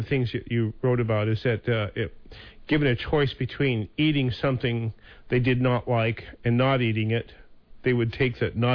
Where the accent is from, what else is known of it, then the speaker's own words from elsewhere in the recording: Montana, United States; I'm from Montana